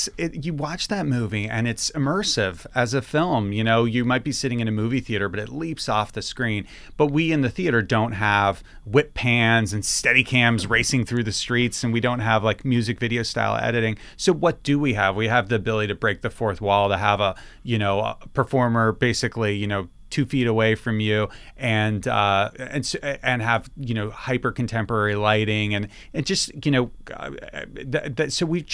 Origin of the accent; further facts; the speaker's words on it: Manhattan, New York, United States; I grew up in Manhattan, but I didn't go see musicals or plays that much growing up.